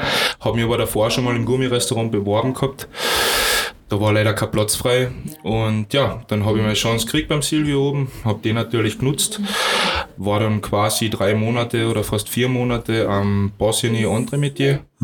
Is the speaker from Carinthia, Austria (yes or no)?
yes; Carinthia, Austria; also born or lived in Dresden; now in Vienna, Austria; Nein, ich bin ein Gurktaler, genau so ist es. Ja. Bin aufgewachsen am Zammelsberg, geboren und gefeit.